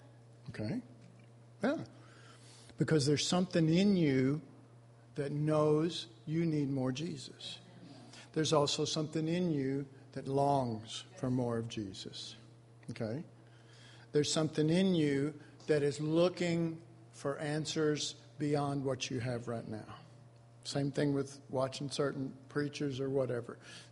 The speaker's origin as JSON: {"language": "English", "region": "Texas", "country": "United States", "said": "I'm from Texas and it gets hot and stuff, and ponds and tanks, we call them tanks here in Texas"}